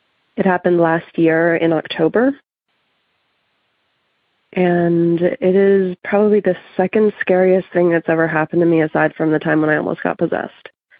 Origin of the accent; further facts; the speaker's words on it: Virginia, United States; I'm from Virginia. I've been listening for a while now.